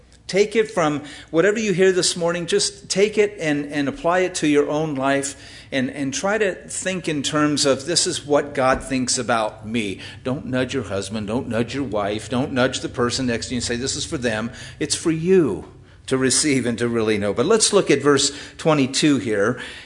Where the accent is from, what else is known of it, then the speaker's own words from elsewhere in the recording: Cypress, California, United States; As I was small boy, about 7 years old, growing up in Cypress, California, which is in middle of Orange County or on the west side of Orange County, we were in a new housing development.